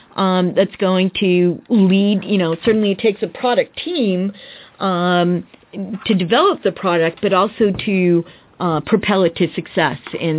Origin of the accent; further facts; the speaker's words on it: Boston, Massachusetts, United States; So, yeah, I'm originally from Boston, South Shore, so I still have family.